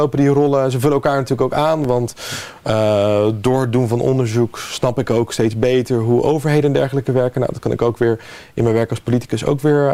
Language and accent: Dutch; Berkel en Rodenrijs, South Holland, Netherlands; ik ben eigenlijk wel een Lansingerlander. ik ben natuurlijk, ondanks dat ik ben opgegroeid in Roderijs. Ik heb altijd wel, ik ging naar school op Melachtenbergse Hoek.